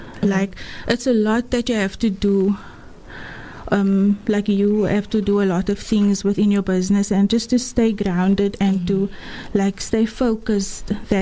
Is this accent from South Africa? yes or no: yes; Atlantis, Western Cape, South Africa; now in Bellville, South Africa; I'm from Atlantis. I'm originally from Atlantis. I grew up there. And I'm currently living in Bellville.